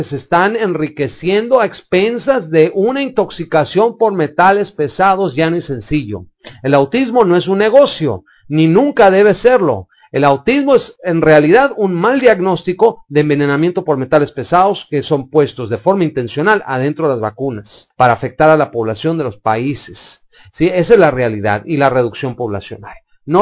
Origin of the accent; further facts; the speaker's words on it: Mexico; donde todos como mexicanos vamos a pedir